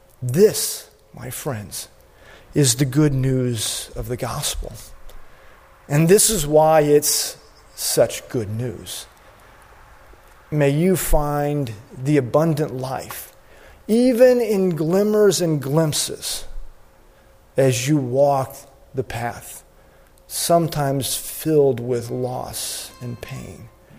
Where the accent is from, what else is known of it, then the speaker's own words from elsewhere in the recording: Midwest, United States; in the practice I had growing up in the Midwest, we had some of the saints of the church tell the same stories over and over and over again